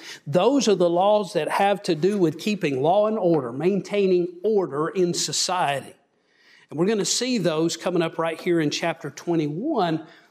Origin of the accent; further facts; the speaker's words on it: the South, United States; As a Southerner, I'm very proud of my Southern heritage.